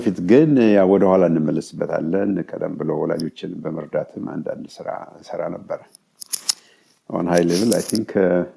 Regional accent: Bahir Dar, Amhara, Ethiopia; also born or lived in Este / Hamusit; እኔ የተወለድኩት ድሮ ደብረ ታቦር አውራጃ የሚባል አሁን ደቡብ ጎንደር ይባላል፣ እዛ አንዲት ትንሽ ከተማለች እስቴ፣ እዛ ተወልጄ ከዛ ደግሞ ትንሽ ራቅ ያለች እዛው አካባቢ የገጠር ጎጆ አካባቢ አንድ ቤት ፊደል ቆጠርኩ። ከዛ ወደ ባህር ዳር አካባቢ ወላጆች ሙቭ

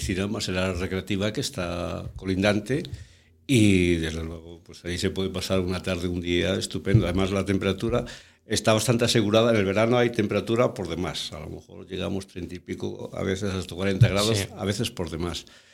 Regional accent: Cangas, Galicia, Spain; yo cuando era pequeño que vivía en Cangas

